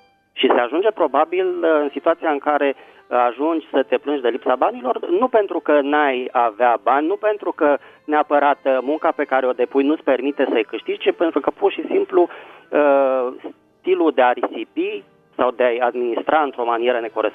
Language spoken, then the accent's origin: Romanian; Bucharest, Romania; Sunt din București.